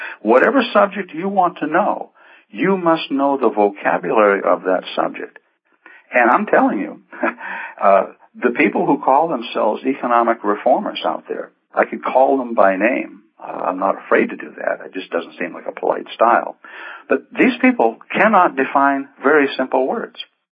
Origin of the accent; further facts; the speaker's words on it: Maine, United States; now in Graysville, United States; I'm from Maine.